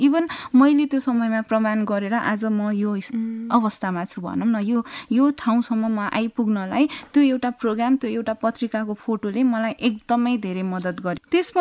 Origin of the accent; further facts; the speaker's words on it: Kathmandu, Bagmati, Nepal; born there; म एउटा काठमाडौँमा जन्मेको छोरी